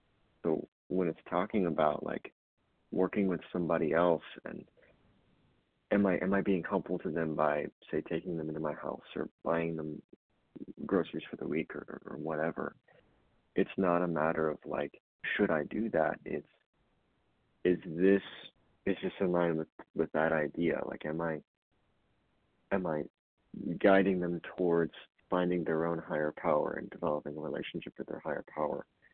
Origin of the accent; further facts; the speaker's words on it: Louisville, Kentucky, United States; from Louisville, Kentucky.